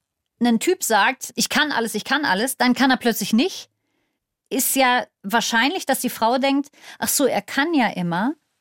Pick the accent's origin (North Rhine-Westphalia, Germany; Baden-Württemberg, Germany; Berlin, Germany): Berlin, Germany; Ich kenne keinen, aber ich bin ja in Berlin aufgewachsen, da ist ja Brandenburg um die Ecke.